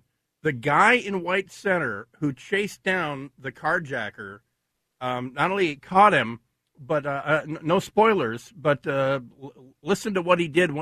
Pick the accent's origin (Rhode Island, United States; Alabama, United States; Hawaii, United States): Hawaii, United States; Honolulu; No, I grew up in Hawaii, and it was funny. My dad actually was a Navy corpsman on Okinawa in the actual war, and we lived in a Japanese neighborhood in Honolulu, east of Oahu.